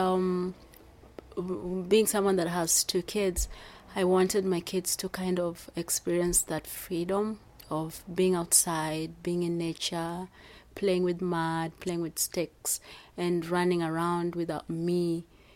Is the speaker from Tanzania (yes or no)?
yes; Tanzania; English is a second language; now in Old Chatham, United States; I'm from Tanzania, but I live in Chatham, Old Chatham, New York now